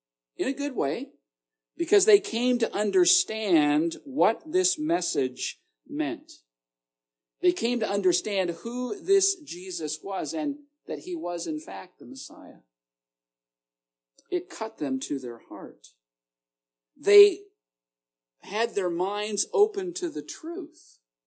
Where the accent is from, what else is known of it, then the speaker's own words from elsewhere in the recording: Edmonton, Alberta, Canada; I remember growing up in Edmonton, Alberta, when my father was pastoring.